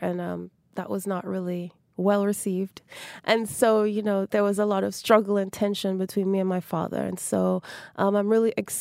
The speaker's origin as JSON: {"language": "English", "country": "Jamaica", "tie": "born or raised there", "said": "my childhood growing up in Jamaica. I grew up in a very strict Rastafarian household"}